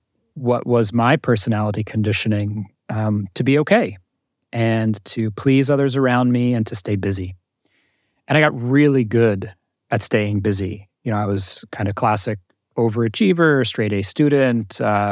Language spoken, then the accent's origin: English; New Jersey, United States; So I grew up in Jersey, in North Jersey, middle-class family. Both my parents were Jewish.